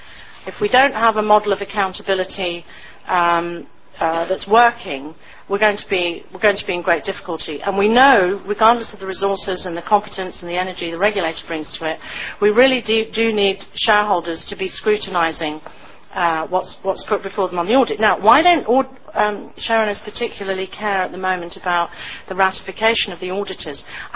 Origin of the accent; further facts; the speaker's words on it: United Kingdom; being British it sounds so disloyal.